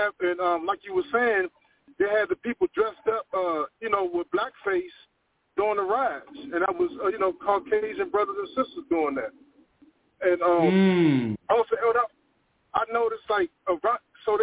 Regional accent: Washington, District of Columbia, United States; because I'm originally from Washington D.C.

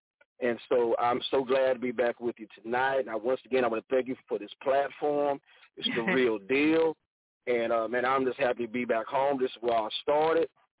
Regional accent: Georgia, United States; now in Houston, United States; I'm originally from Southeast Georgia. Down there, root country down, man, my gullah folk down up in there, but I'm here on the Third Coast in the Houston area

